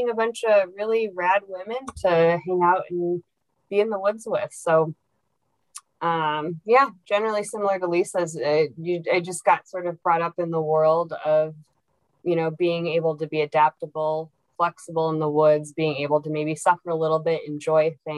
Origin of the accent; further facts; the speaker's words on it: Fargo, North Dakota, United States; I grew up in the Fargo-Moorhead area. It's pretty flat, not a lot of topography, but was fortunate that I had parents that took me out a lot.